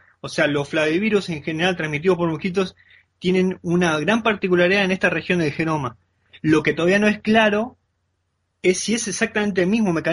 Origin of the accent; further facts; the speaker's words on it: Misiones, Argentina; yo soy oriundo de Misiones